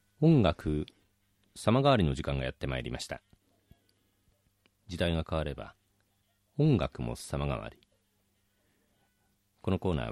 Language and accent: Japanese; Niigata, Japan; 出身はそうです。